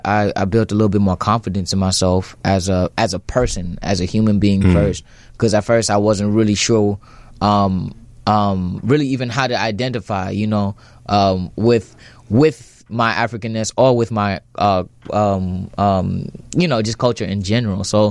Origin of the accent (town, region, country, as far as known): United States; born or raised there; also born or lived in Kenya